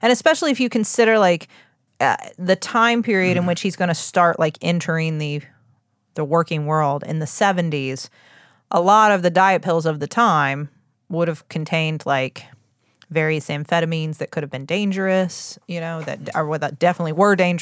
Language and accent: English; Huntington, United States; There's lots of pseudoscience, but not all of them show up in my hometown.